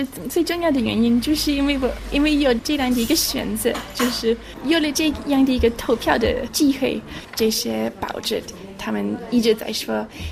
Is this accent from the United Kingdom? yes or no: yes; Wales, United Kingdom; born there; Chinese is a second language; 我是威尔士人，因为我在那边出生，可是其实我的家人也不是真正的威尔士人，我的母亲的家人是从爱尔兰移民到威尔士为了工作的情况